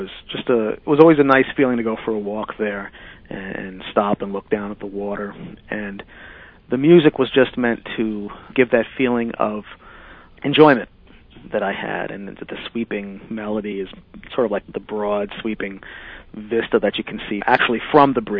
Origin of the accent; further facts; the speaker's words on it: Poughkeepsie, New York, United States; I was born in Poughkeepsie. I grew up there, went to school there.